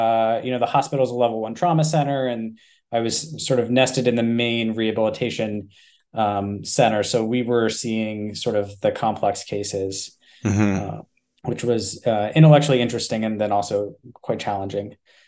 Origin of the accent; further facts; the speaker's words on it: Durham, North Carolina, United States; No, I grew up in Durham, North Carolina for most of my childhood. So yeah, that was sort of going home for me